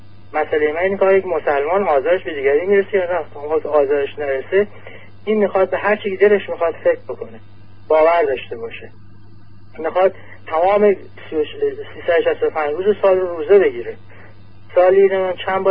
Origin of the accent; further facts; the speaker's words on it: Iran; من به عنوان یک ایرانی